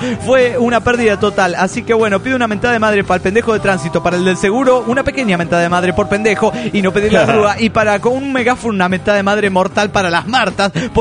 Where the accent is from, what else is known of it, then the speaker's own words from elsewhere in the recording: Querétaro, Mexico; de Querétaro.